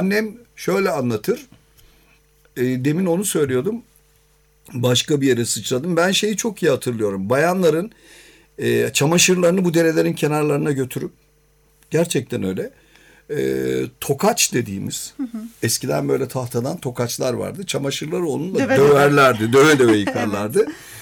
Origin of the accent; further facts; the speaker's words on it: Ankara, Turkey; Ben Cebeci'de oturdum. Hep Cebeci'de büyüdüm.